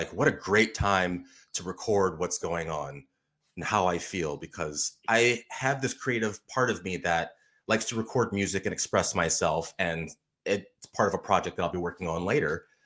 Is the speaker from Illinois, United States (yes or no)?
yes; Illinois, United States; now in Iowa, United States; I mean, I grew up outside of Chicago, so I grew up to hip hop and R&B. Living in Iowa, I listened to country music as well, too.